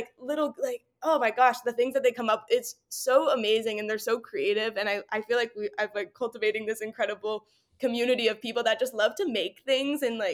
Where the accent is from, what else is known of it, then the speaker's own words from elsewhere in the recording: Massachusetts, United States; she knows that I am like from Massachusetts. I always wore Converse when I was little and I still bring it in.